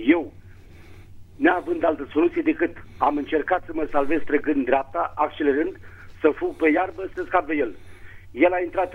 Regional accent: Bucharest, Romania; Sunt din București. Pe scurt, am 49 de ani.

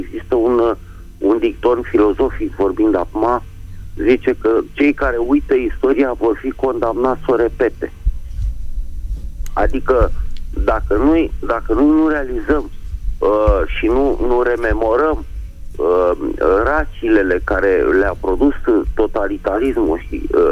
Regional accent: Bucharest, Romania; din București

